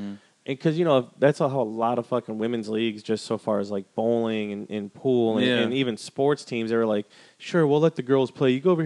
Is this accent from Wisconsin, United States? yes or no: yes; Wisconsin, United States; Not gonna lie, I do quite a lot of Caucasian activities because of growing up in Wisconsin.